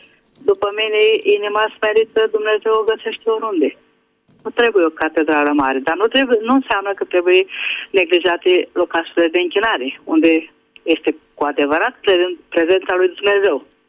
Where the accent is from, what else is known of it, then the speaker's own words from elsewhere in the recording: Budapest, Hungary; sunt din Budapesta.